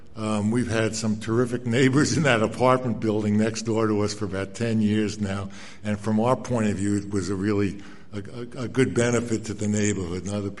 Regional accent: Brooklyn, New York, United States; Now, I benefited tremendously growing up in Brooklyn, New York, from organized sports

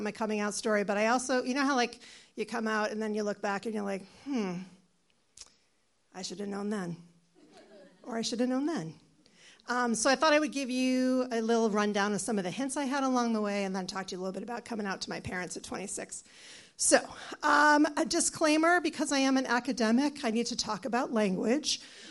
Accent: Massachusetts, United States; I grew up in Massachusetts. My mother was in love with Provincetown, and we went there all the time.

